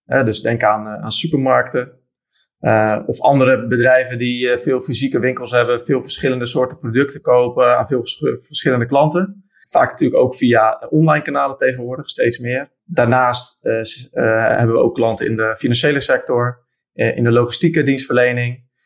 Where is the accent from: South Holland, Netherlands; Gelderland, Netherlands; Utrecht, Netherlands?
Utrecht, Netherlands; Ik kom uit Utrecht.